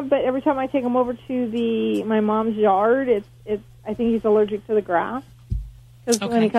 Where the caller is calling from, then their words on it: California, United States; California.